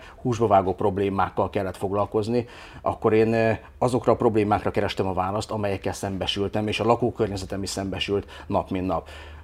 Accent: Miskolc, Borsod-Abaúj-Zemplén, Hungary; És onnan kerültem Miskolcra ebbe az iskolába, és miután Miskolcon nőttem fel, azért sok mindent láttam már.

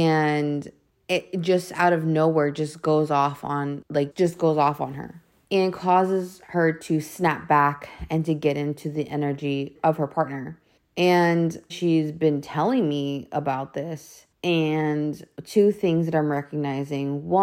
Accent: California, United States; Shout out to Cali. I live in California, guys. I'm from California

